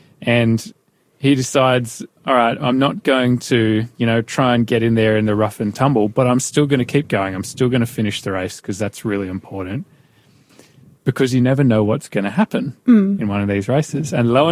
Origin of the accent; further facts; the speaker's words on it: Newcastle, New South Wales, Australia; growing up in Newcastle, Newcastle's like nickname reputation was Steel City